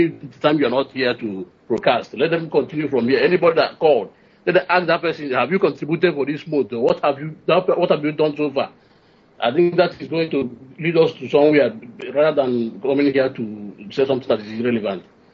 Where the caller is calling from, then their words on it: Malaysia; I'm calling from Malaysia.